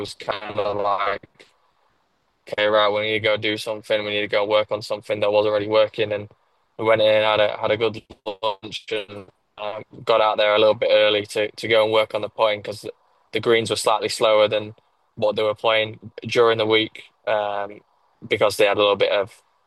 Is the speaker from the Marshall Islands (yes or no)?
no; England, United Kingdom; obviously growing up in England, we don't have the best of weather all year round